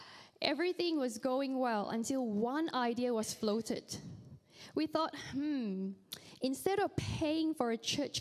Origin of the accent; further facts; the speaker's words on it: Malaysia; I mean, growing up in Malaysia, there were a few important words that we had to learn as soon as we could speak.